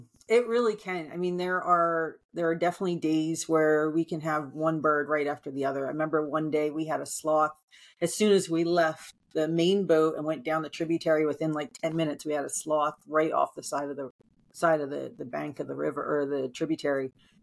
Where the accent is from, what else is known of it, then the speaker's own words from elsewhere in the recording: New Jersey, United States; But I mean, growing up in New Jersey, you know, I can remember, you know, 100 degree days with 100% humidity